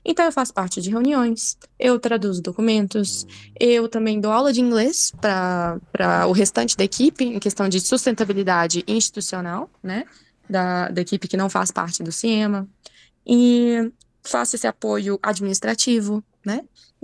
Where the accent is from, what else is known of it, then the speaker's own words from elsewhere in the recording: Minas Gerais, Brazil; aqui em Minas Gerais, que é onde eu moro, né? Eu sou de Minas, sou mineira.